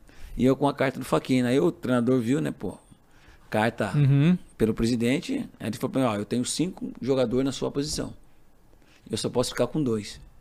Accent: Capivari, São Paulo, Brazil; born there; Sou de Capivari.

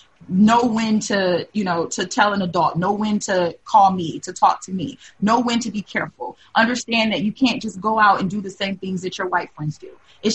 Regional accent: Detroit, Michigan, United States; I mean, I'm from Detroit, right? I grew up on East 7 Mile, super hood.

